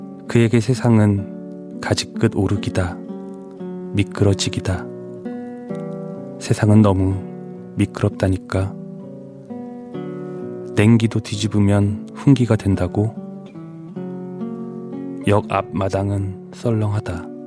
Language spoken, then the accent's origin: Korean; Wolpo, South Korea; 제가 어렸을 때 이제 달개라는 곳에 살았어요.